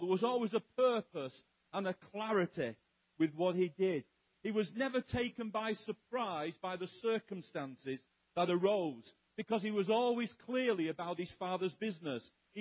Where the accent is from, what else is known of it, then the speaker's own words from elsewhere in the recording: England, United Kingdom; I'm English. If you couldn't tell by the non-accent, because we don't have an accent.